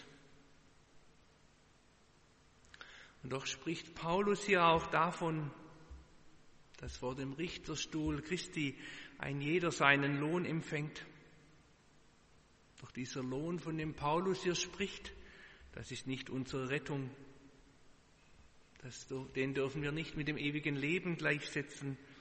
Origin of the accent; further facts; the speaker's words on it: Baden-Württemberg, Germany; accent: Swabian; first language Swabian German; An dieser Stelle ist mir mein schwäbischer Dialekt, meine Muttersprache, immer wieder hilfreich.